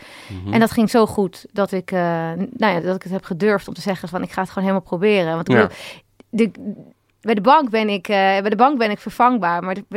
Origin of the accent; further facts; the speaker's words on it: Netherlands; Dus gewoon echt best wel een hele gemiddelde Nederlander.